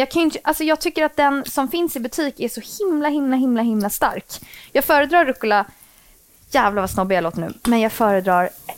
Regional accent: Lidingö, Stockholm County, Sweden; där jag är uppväxt på Lidingö, där åt man liksom kebab.

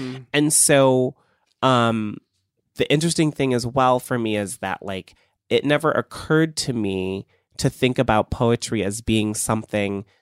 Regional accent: Cleveland, Ohio, United States; I was growing up in Cleveland, like people weren't doing slam poetry in Cleveland in like 2002.

